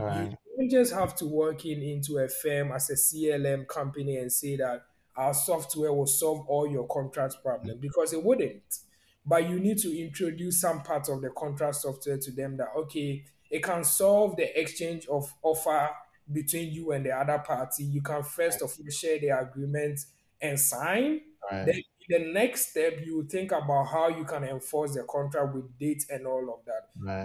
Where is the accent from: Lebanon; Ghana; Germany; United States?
Ghana; if you live in Africa, for example, I'm Ghanaian